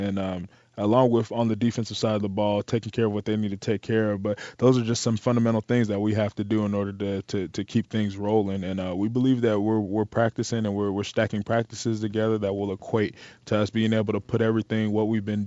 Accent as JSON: {"language": "English", "town": "Riverdale", "region": "Georgia", "country": "United States", "tie": "born there", "said": "I was born in Riverdale, Georgia. My mother is Nigerian, and so my family, they're from Nigeria, and that's pretty much."}